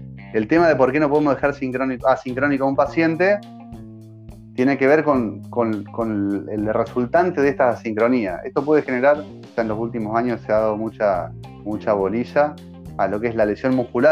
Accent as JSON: {"language": "Spanish", "town": "Paraná", "region": "Entre Ríos", "country": "Argentina", "tie": "born or raised there", "said": "yo soy de Paraná, nací acá, hice todo, vivo acá todavía, toda mi vida acá."}